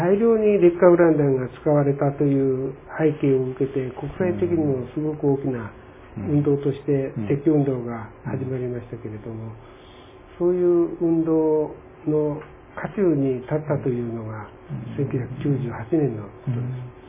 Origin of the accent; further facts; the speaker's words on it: Matsumoto, Nagano, Japan; now in Okinawa, Japan; 長野県の松本なんですけれどもね